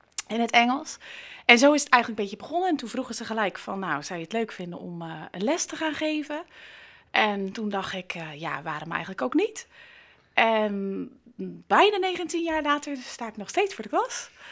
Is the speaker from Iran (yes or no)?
no; Canada; Dutch is a second language; moved away as an adult; now in Netherlands; Ik zit nu inmiddels ongeveer 19 jaar in Nederland. Ik ben uit Canada gekomen, sorry.